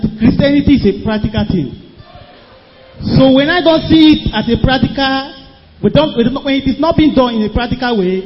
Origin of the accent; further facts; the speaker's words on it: Niger State, Nigeria; from Niger State.